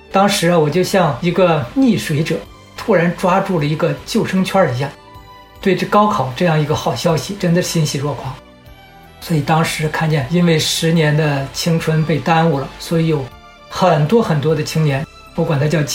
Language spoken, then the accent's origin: Chinese; Inner Mongolia, China; 我小的时候是在内蒙的农村，生在内蒙的农村。